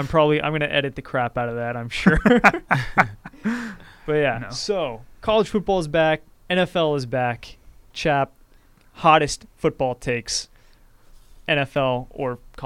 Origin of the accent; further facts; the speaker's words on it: Georgia, United States; I'm from Georgia.